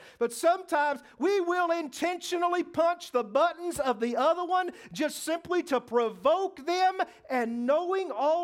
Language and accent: English; Germany; By growing up in Germany, I became very interested in World War II history, because it was literally everywhere that you looked.